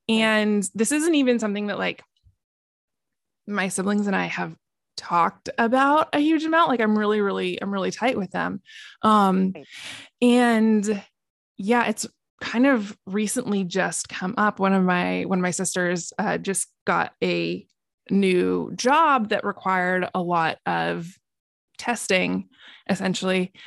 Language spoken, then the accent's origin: English; Oregon, United States; I grew up in Oregon